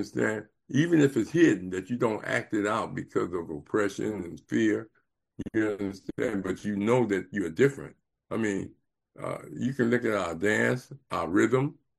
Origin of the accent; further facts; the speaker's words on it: Compton, California, United States; Growing up in Watson, Compton was a blessing to me because, you know, I was just straight black all the way through my life